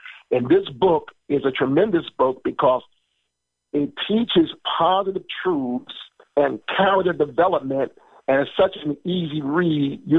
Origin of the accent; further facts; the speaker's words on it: Paterson, New Jersey, United States; I share some of the stories of my life growing up in Patterson and … going to sporting events.